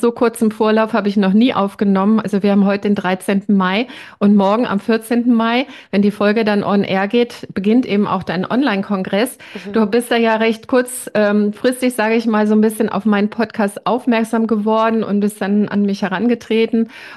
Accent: West Germany, Germany; ich bin natürlich jetzt auch noch mal ein bisschen älter, aber ich bin in Westdeutschland groß geworden.

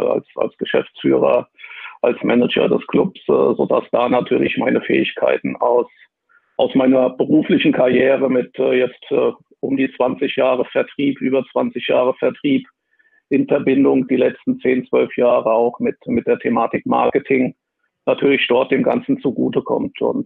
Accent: Wiesbaden, Hesse, Germany; born there; in meiner Geburtsstadt Wiesbaden.

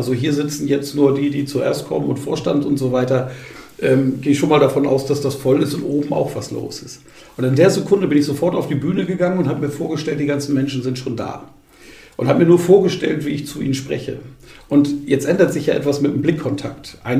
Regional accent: Bamberg, Bavaria, Germany; Ich moderiere seit vielen Jahren Volksfeste in Bamberg, in meiner Heimatstadt

